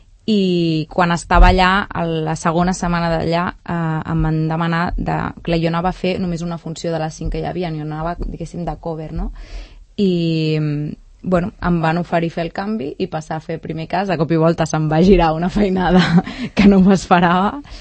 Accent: Sant Cugat del Vallès, Catalonia, Spain; És que jo sóc de Sant Cugat, no?

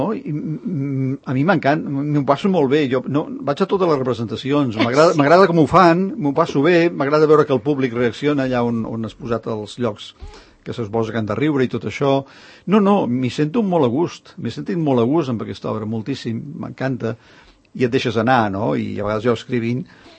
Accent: Catalonia, Spain; som catalans i forma part de la joia de ser catalans

